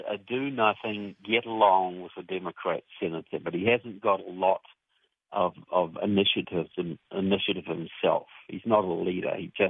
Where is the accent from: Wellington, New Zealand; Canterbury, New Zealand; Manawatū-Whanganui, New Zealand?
Canterbury, New Zealand; Christchurch; now in United States; I'm from Christchurch, New Zealand, but I've lived in the States for several years now